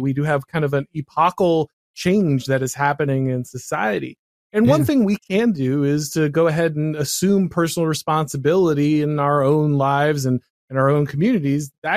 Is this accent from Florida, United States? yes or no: yes; Florida, United States; Many people moved to my home state because they recognize that who was in charge mattered, and the fact that Florida was able to go ahead and take serious action on its own